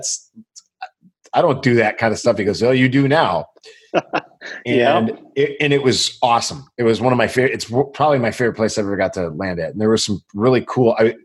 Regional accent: Milwaukee, Wisconsin, United States; Living and growing up in Milwaukee, Wisconsin, we're not one of the huge markets.

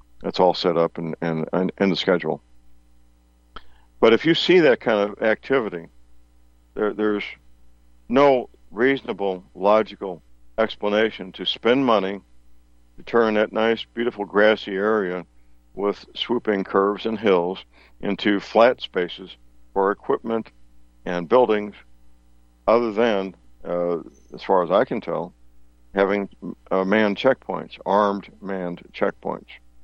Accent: St. Louis, Missouri, United States; And that's taking place around my hometown, St. Louis.

